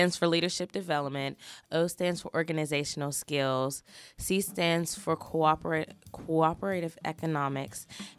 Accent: East Liberty, Pennsylvania, United States; I've grown up in East Liberty. Like, I transfer a little bit through places, but primarily in East Liberty.

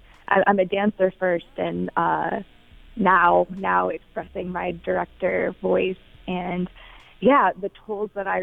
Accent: Pittsburgh, Pennsylvania, United States; also born or lived in Chicago; Oh, no, I am born and raised in Pittsburgh.

